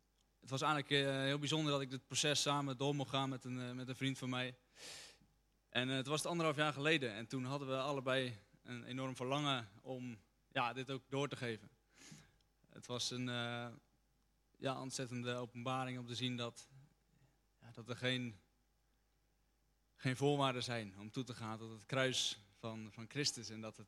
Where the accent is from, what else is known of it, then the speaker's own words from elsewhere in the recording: Dirksland, South Holland, Netherlands; Ik kom uit Dirksland, 21 jaar. En ik ben eigenlijk anderhalf jaar geleden tot levend geloof gekomen in de Heer Jezus.